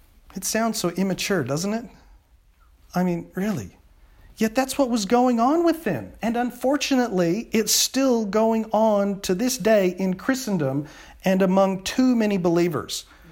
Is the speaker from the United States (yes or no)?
yes; Texas, United States; You know, when I was a boy growing up in Texas